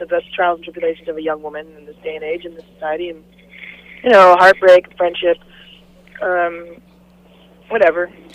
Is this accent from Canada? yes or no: yes; New Brunswick, Canada; born there; and I was born in New Brunswick.